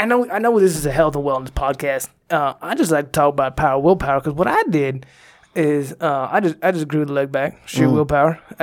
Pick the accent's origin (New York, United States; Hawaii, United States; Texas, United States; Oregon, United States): Texas, United States; born there; You know, I was born in Texas. I don't know if you've ever been to Texas.